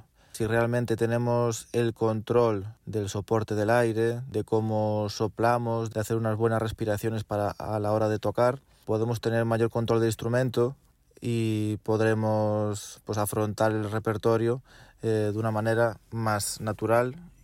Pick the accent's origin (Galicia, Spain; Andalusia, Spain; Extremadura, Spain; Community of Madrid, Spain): Galicia, Spain; Meaño; en la banda de mi pueblo, en Meaño, un pueblecito de Galicia